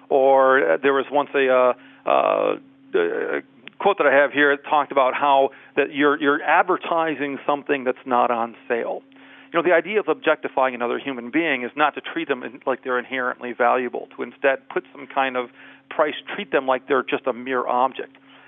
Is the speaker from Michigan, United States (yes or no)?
yes; Michigan, United States; I'm from Michigan.